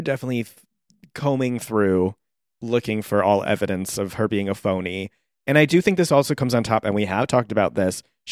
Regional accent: Bronx, New York, United States; Back when you and I grew up in the Bronx.

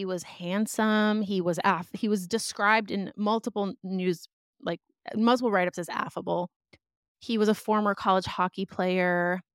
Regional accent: Boston, Massachusetts, United States; I grew up outside of Boston in a suburb that I would describe as like pretty academically obsessed, you know, like in a kind of stereotypical like East Coast sort of way.

